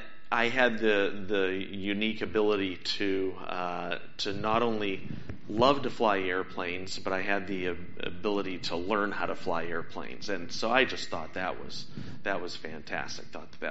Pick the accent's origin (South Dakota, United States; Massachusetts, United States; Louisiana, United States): Massachusetts, United States; Kingston; Wendy grew up in Marshfield. I grew up in Kingston.